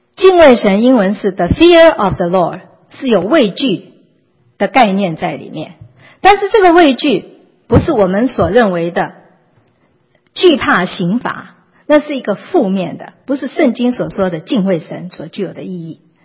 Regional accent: China; 我们中国人说人定胜天，这是人类的骄傲

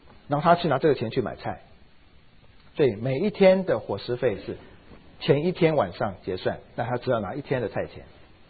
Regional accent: China; 好像我们中国人喜欢讲那种故事

